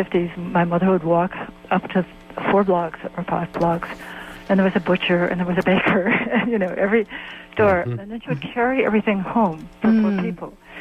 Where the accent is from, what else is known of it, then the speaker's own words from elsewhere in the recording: Minneapolis, Minnesota, United States; I grew up in Minneapolis. We lived in an ordinary middle-class neighborhood.